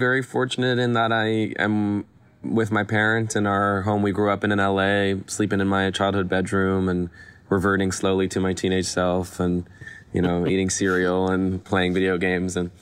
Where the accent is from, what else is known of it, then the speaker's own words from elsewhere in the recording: Los Angeles, California, United States; So yeah, I grew up here in Los Angeles in Westwood with my parents and my four siblings.